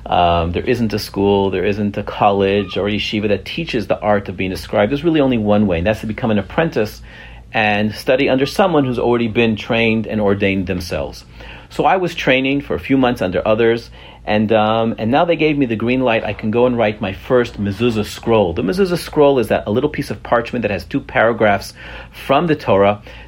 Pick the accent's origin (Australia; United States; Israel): Israel; I think when I was about 7 or 8 years old, I grew up in Israel, and not really observant at that time